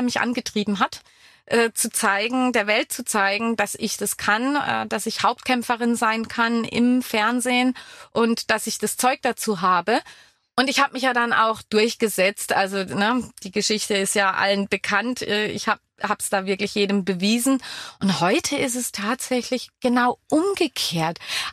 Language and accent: German; Spain; German is a second language; als Spanierin muss ich mich schon immer konzentrieren, da ich einigermaßen Hochdeutsch spreche.